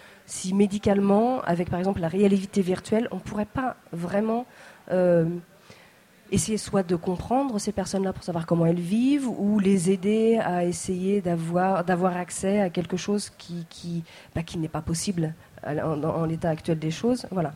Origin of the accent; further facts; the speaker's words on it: Brittany, France; je suis bretonne.